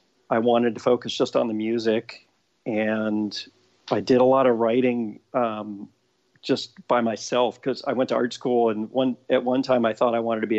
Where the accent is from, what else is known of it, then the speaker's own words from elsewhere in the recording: Maryland, United States; born there; also born or lived in Florida / Texas / Chicago; now in Los Angeles, United States; I was born in Maryland. I've kind of lived all over. I've lived in Maryland, Florida, Texas. Went to high school in Chicago.